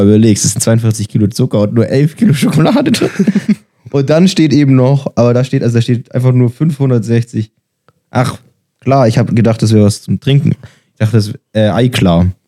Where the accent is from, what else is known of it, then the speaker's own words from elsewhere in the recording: Ulm, Baden-Württemberg, Germany; ich komme aus Ulm. Das ist da, wo das Ulmer Münster steht.